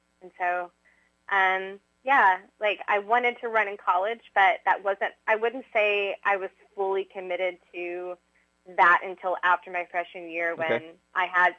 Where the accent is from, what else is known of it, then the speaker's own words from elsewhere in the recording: Little Rock, Arkansas, United States; So I am from Little Rock, Arkansas.